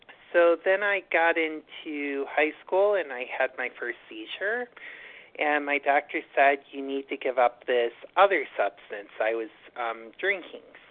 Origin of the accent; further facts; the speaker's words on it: Buffalo, New York, United States; now in New York City, United States; overeater calling in from New York City this evening. I'm originally from Buffalo